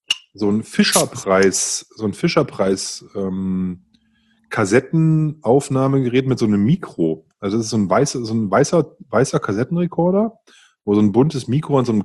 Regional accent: Northern Germany, Germany; Ich bin ein Norddeutscher

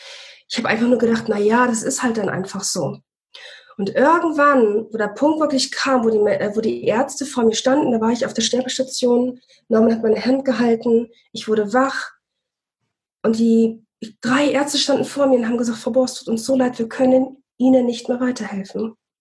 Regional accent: Bremen, Germany; wir kommen ursprünglich aus Bremen

